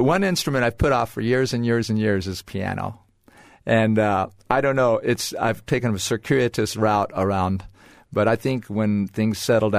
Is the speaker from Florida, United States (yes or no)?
yes; Immokalee, Florida, United States; also born or lived in Bradenton; I was a little boy out there in the Everglades. First few years of my life, although I was born in Bradenton, my folks were farmers out there in Immokalee and Felda.